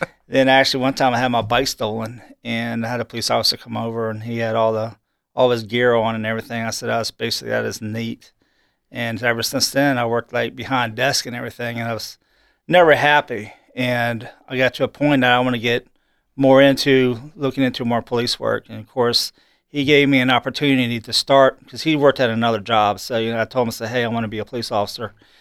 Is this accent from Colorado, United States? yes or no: no; Colonial Beach, Virginia, United States; I'm actually from Colonia Beach